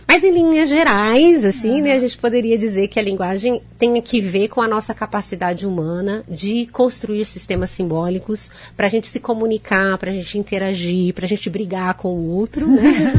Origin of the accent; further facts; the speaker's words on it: São Paulo, Brazil; accent: caipira; now in Maringá, Brazil; Eu sou do estado de São Paulo, então a gente costuma falar assim, que lá no interior de São Paulo, a gente fala porta, porteiro e portão.